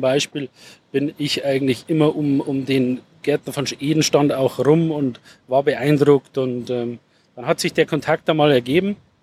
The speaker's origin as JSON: {"language": "German", "town": "Moosburg", "region": "Bavaria", "country": "Germany", "tie": "born or raised there", "said": "Ich komme aus der Nähe von München, aus dem Münchner Norden Richtung Freising. Das kennen ja viele Gärtner, zwischen Freising und Landshut liegt Moosburg. Und da bin ich geboren, da komme ich her. Ich bin auf einem kleinen landwirtschaftlichen Betrieb eigentlich aufgewachsen"}